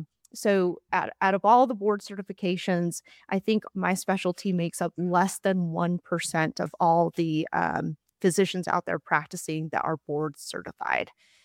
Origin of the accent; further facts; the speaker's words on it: Utah, United States; I'm from Utah originally, and I worked at Hill Air Force Base as a resident.